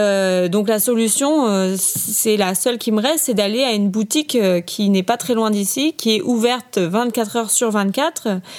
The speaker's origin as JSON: {"language": "French", "region": "Brittany", "country": "France", "said": "Alors comme je viens de Bretagne, évidemment, ce qui s'imposait, c'était de faire des crêpes."}